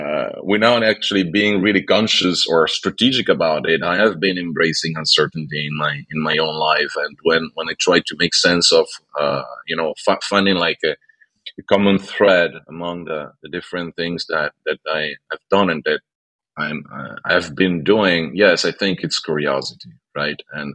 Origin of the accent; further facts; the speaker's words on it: Switzerland; English is a second language; I come from Switzerland. It's a small country